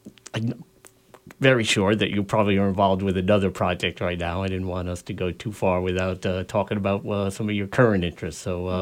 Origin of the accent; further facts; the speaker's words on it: New York, United States; and I grew up outside of New York